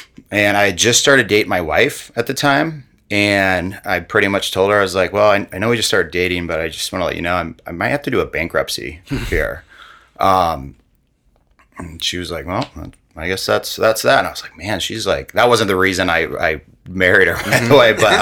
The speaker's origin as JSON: {"language": "English", "town": "Omaha", "region": "Nebraska", "country": "United States", "tie": "born or raised there", "said": "Yeah. So I grew up here in Omaha, Ponca Hills area. So my dad actually still lives there to this day."}